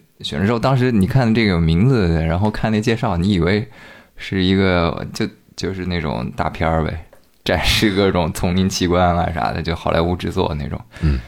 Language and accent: Chinese; Hunan, China; 因为我老家是在湖南嘛，它那个是属于那种丘陵地带，周围就会有很多那些比如说烂尾楼啊，要拆没拆的地方啊。